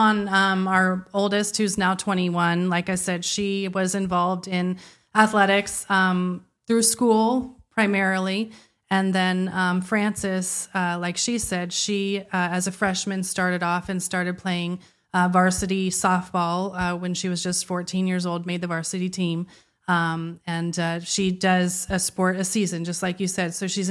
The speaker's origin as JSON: {"language": "English", "town": "Newport Beach", "region": "California", "country": "United States", "tie": "born or raised there", "said": "Lived in the Orange County, Newport Beach, Irvine area. That's mm-hmm. where he and I both grew up."}